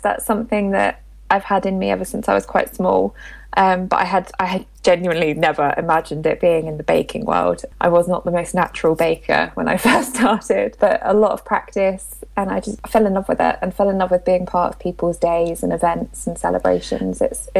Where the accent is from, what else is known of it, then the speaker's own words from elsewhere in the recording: Wales, United Kingdom; moved away as an adult; now in Cambridge, United Kingdom; Yeah, so I am Welsh originally and I moved to Cambridge to go to university.